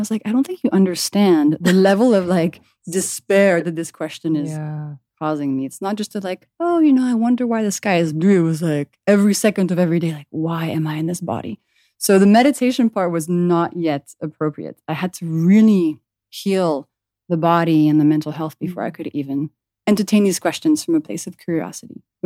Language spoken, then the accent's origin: English; France; also born or lived in London / Philadelphia / Washington DC; I grew up in France and I lived in London mm-hmm. and I lived in Philadelphia and DC.